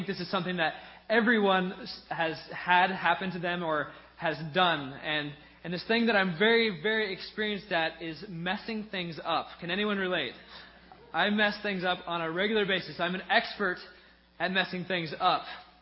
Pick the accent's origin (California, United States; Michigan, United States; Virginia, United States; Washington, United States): Washington, United States; Spokane; I'm from Spokane, Washington. So this is completely new to me. I've never seen tornado warnings.